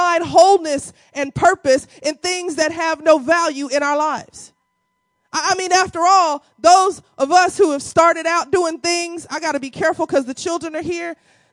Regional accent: the South, United States; Y'all don't know because I'm from the South. Y'all don't know about that.

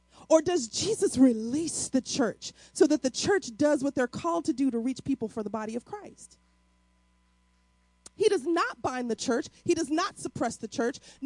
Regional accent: St. Louis, Missouri, United States; you know, I'm from St. Louis.

